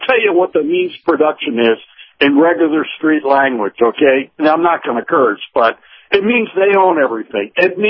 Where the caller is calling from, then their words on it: Clearwater, Florida, United States; in Clearwater.